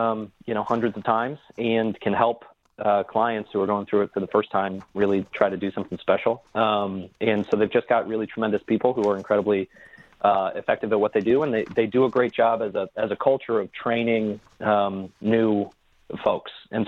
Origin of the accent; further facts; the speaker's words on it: Columbus, Ohio, United States; But so I grew up in Columbus, Ohio, right next to OSU